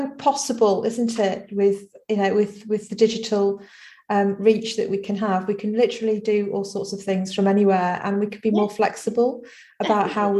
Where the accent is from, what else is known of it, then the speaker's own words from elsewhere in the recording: Skegness, East Midlands, United Kingdom; also born or lived in Derby; And I was born in Derby, and we moved to Skegness in Lincolnshire, which is a seaside town in the UK.